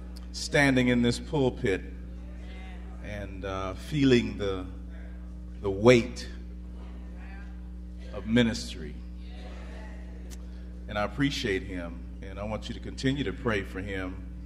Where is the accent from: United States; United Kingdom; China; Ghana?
United States; Bakersfield, California; Well, I'm from Bakersfield. And I'm proud of it.